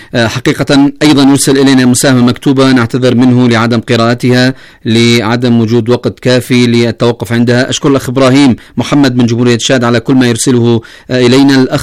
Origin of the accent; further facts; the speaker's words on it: Sanaa, Amanat Al Asimah, Yemen; نحن من صنعاء نعلن دعمنا ومساندة المقاومة الفلسطينية بكل قوة.